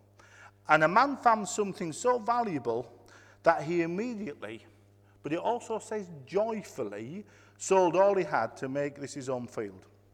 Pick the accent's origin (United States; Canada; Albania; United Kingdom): United Kingdom; Yorkshire and the Humber; I want to say, as a Yorkshireman, that's the type of experience I want.